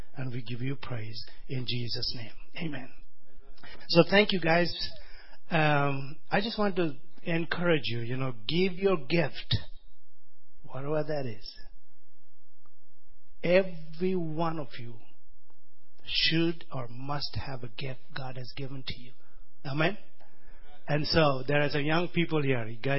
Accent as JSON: {"language": "English", "country": "India", "tie": "born there", "said": "I was born in India, I tell you, a long time ago. We have four brothers."}